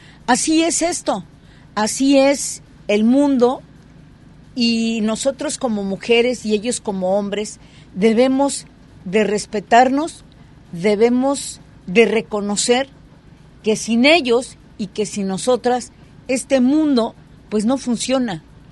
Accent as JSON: {"language": "Spanish", "town": "Ciudad Juárez", "region": "Chihuahua", "country": "Mexico", "also_born_or_lived": "Mexico City", "moved": "as an adult", "lives_now": "Puerto Vallarta, Mexico", "said": "Yo vengo de Ciudad Juárez, Chihuahua, en donde el fenómeno de las asesinadas, de las muertas de Juárez, no para. Prácticamente huí de Ciudad Juárez"}